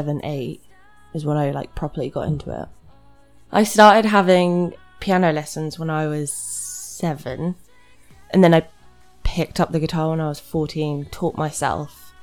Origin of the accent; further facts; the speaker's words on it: Hungary; now in Camden, United Kingdom; I grew up in Hungary because I was born there